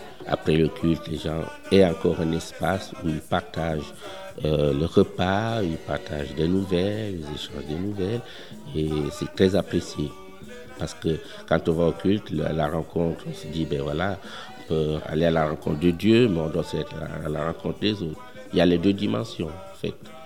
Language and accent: French; Switzerland; je suis suisse